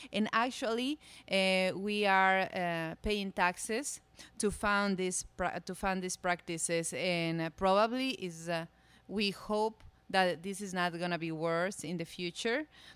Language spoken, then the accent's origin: English; Ecuador; now in Hawaii, United States; I'm from Ecuador, but I moved here to Hawaii last year